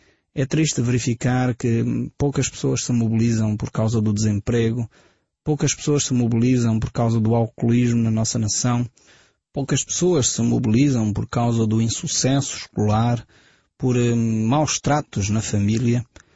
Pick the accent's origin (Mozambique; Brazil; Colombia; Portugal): Portugal; É triste para mim, como português, olhar e perceber que o grande evento que ocorreu na nação de Portugal foi com os descobrimentos.